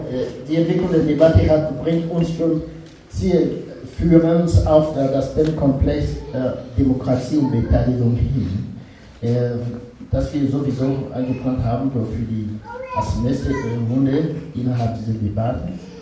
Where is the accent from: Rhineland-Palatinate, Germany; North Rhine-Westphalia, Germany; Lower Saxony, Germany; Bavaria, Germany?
Lower Saxony, Germany; Braunschweig; in Braunschweig zum Beispiel, wo ich herkomme